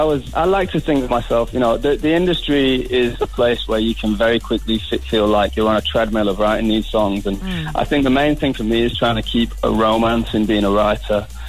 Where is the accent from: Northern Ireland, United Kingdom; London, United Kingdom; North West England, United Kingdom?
North West England, United Kingdom; Manchester; I'm from, like, the north of England where it rains a lot. I'm from Manchester.